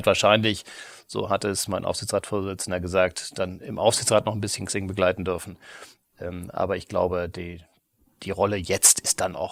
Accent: Kiel, Schleswig-Holstein, Germany; also born or lived in Tübingen; Ich bin in Kiel groß geworden.

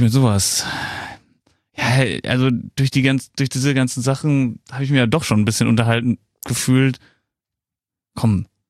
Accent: North Rhine-Westphalia, Germany; Ja, das kommt tatsächlich aus dem Kreis Soest, wo ich herkomme, ja.

